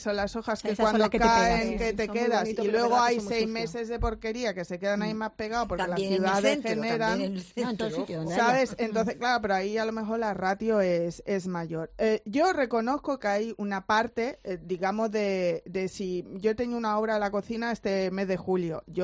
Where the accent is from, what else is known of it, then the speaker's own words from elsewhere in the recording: Torremolinos, Andalusia, Spain; para que la brigada de mi pueblo, estoy hablando de Torremolino, las recogiera